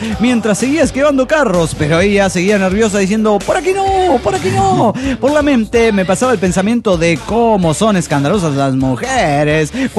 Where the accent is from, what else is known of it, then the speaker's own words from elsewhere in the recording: Monterrey, Nuevo León, Mexico; de Monterrey, Nuevo León, México.